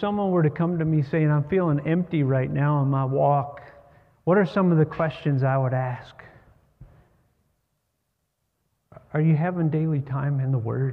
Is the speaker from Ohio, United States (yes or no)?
yes; Ohio, United States; We have grass in our backyard because we're from Ohio and you gotta have grass.